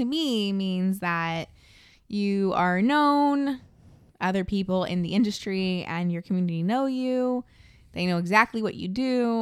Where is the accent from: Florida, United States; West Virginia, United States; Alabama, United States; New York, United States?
Florida, United States; We're your besties from Florida is what we are.